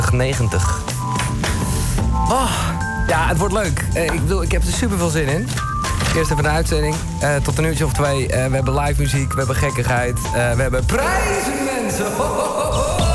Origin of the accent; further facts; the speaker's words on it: Haarlem, North Holland, Netherlands; now in Hilversum, Netherlands; ik kom uit Haarlem. Ik ben 40 en ik ben nu in Hilversum.